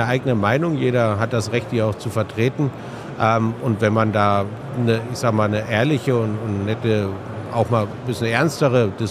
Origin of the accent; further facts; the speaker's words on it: Namibia; Bei uns in Namibia ist die Yacht eines der streng reguliertesten Industrien überhaupt